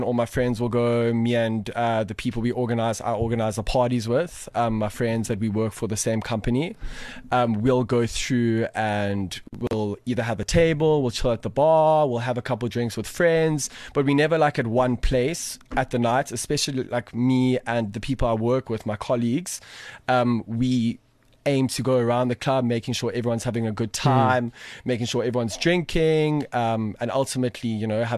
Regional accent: Johannesburg, Gauteng, South Africa; 20 years old. I'm a socialite from Johannesburg. I've lived in Joburg my whole life. Basically, I study at Wits during the day.

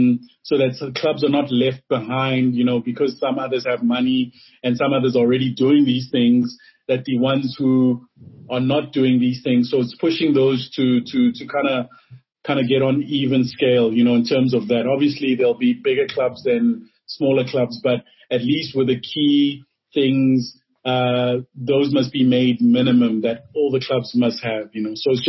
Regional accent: South Africa; I travel around the continent quite a bit, and every time I mention I'm from South Africa, everybody looks up to the South African

